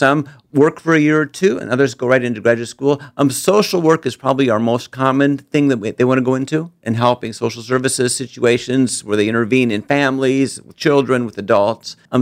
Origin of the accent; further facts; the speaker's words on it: Columbus, Nebraska, United States; Yes, I was born and raised in Columbus, Nebraska.